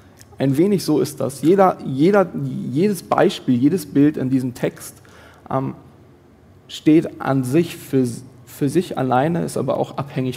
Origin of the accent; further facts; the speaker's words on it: Germany; also born or lived in Ruhr area; Ich bin zwar im Pott geboren und habe in Bonn studiert, aber aufgewachsen bin ich so richtig ländlich.